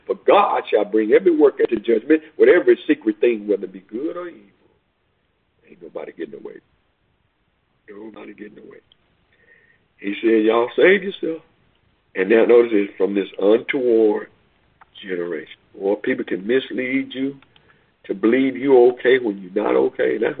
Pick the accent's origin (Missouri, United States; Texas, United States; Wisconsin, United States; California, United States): Texas, United States; I grew up in the Macedonia Baptist Church in Hill Hill, Texas.